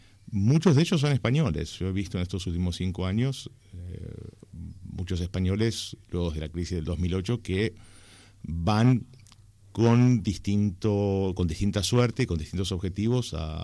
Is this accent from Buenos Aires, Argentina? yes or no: yes; Buenos Aires, Argentina; now in Norway; si mi acento no engaña, no soy español y algunos se habrán dado cuenta del barrio, vengo de Buenos Aires.